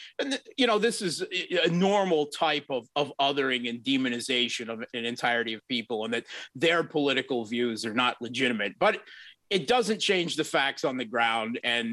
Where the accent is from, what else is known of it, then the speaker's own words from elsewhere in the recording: United States; moved away; And personally, being originally an American myself